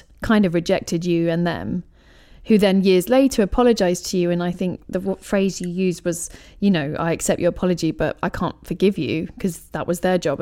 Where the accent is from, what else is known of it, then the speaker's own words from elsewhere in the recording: England, United Kingdom; Obviously, I'm English, right.